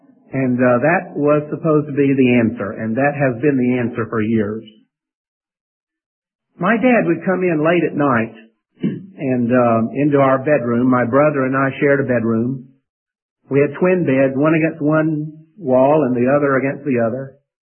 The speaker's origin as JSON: {"language": "English", "town": "Fairburn", "region": "Georgia", "country": "United States", "tie": "born or raised there", "said": "My family and I were raised in South Atlanta, a little town called Fairburn."}